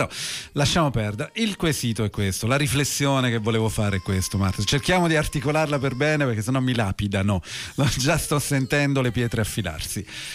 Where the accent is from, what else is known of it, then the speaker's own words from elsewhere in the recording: Switzerland; No, io sono svizzero, cioè